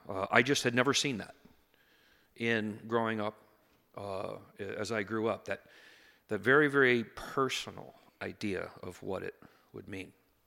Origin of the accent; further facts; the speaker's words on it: Chula Vista, California, United States; I grew up down in the South Bay, down in Chula Vista